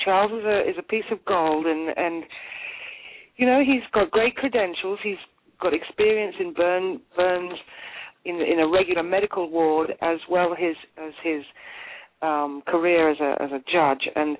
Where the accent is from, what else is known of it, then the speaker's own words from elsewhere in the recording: United Kingdom; accent: British; moved away as an adult; now in United States; I've been here 3.5 years, and I'm, you know, come from Britain, and although I've got a very British accent, I'm Irish